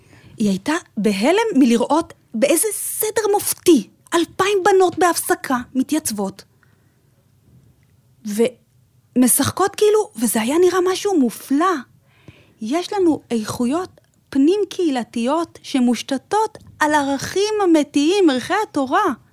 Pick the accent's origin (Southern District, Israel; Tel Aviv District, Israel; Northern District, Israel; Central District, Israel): Tel Aviv District, Israel; Bnei Brak; אני גדלתי בבני ברק.